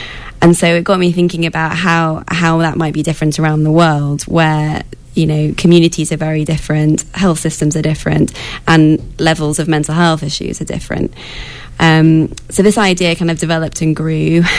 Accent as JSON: {"language": "English", "country": "United Kingdom", "said": "I'm a doctor from Britain, as I've said."}